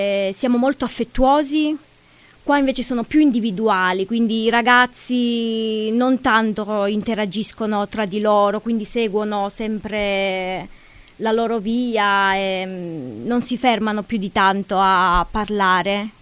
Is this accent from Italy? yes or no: yes; Terranova da Sibari, Calabria, Italy; vengo dalla Calabria, in particolare da Terranova da Sibari, in provincia di Cosenza.